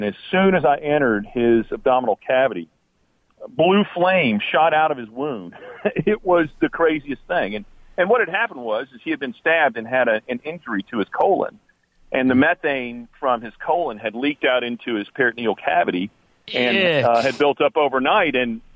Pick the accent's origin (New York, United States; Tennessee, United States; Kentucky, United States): Tennessee, United States; Nashville; I'm a surgeon from Nashville, Tennessee.